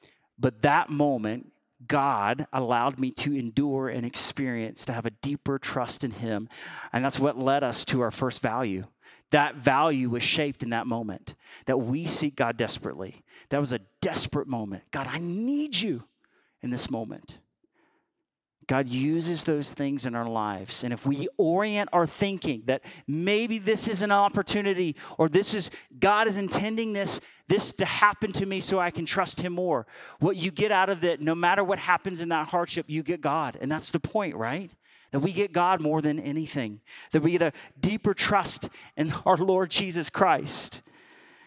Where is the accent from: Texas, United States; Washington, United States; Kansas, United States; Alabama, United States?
Alabama, United States; I grew up in Alabama, okay? We didn't have a great education system, okay?